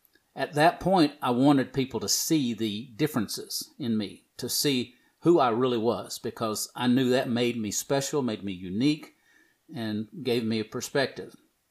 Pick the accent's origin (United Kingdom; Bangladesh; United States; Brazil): United States; the South; I was, you know, I'm from the South. I opened doors. I said, yes, ma'am, no, ma'am.